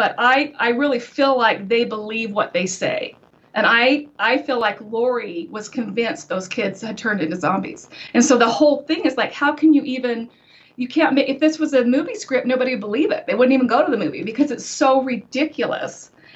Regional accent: Utah, United States; I grew up in Utah. I am a member of the LDS Church.

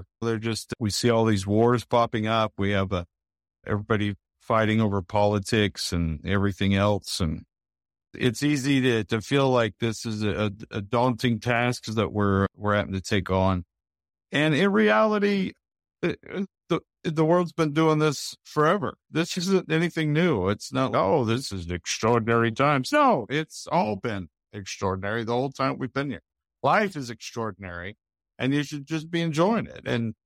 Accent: Utah, United States; I grew up in Utah.

